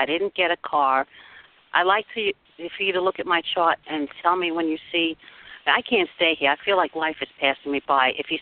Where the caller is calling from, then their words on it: Maine, United States; I'm calling from Maine.